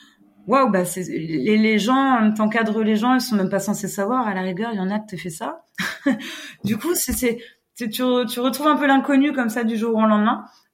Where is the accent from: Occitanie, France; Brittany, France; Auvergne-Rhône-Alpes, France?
Brittany, France; on est chauvin, on est breton